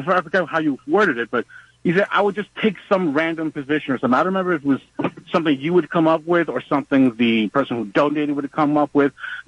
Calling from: Queens, New York, United States; I'm calling from Queens.

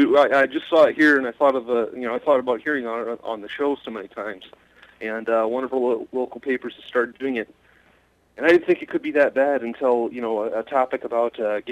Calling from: Iowa, United States; East Iowa.

